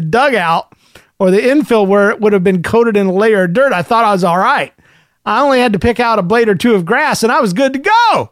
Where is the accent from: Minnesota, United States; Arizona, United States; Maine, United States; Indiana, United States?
Indiana, United States; I tell you, I'm from Indiana, and the bees are bad to the bone, but not to me.